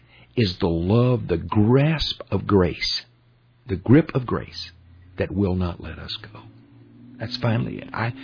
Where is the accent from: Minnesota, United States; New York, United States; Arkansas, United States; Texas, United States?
Texas, United States; I'm from Texas.